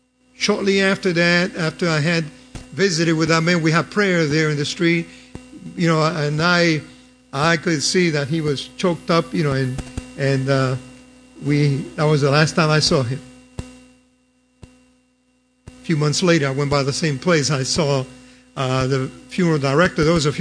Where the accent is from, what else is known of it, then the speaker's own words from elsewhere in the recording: New York, United States; we grew up in Greater New York